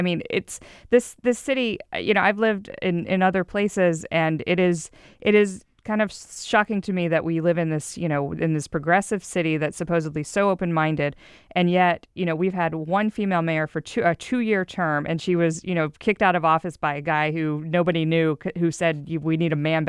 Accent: Houston, Texas, United States; now in Seattle, United States; I'm from Houston. We were talking before the show about how shocking it kind of was to come here and realize how white the city is.

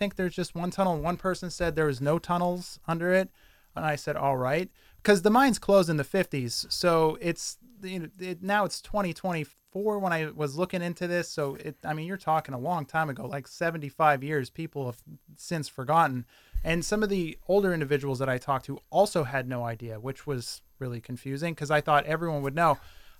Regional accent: Pennsylvania, United States; because I grew up around the Hazleton area. I didn't grow up in Hazleton. I did go to the Hazleton area high school because I live in one of the small patch towns outside it.

